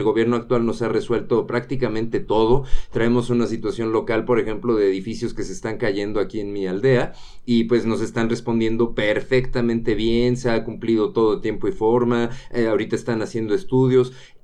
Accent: Mexico; ahorita es momento de reforzar nuestras raíces y nuestras costumbres como mexicanos

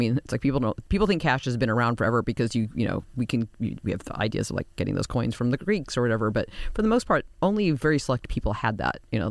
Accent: United States; but of course I'm an American

